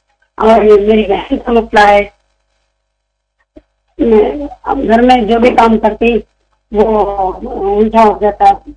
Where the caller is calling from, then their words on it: Bangalore, Karnataka, India; بنگلور سے بات کر رہی ہوں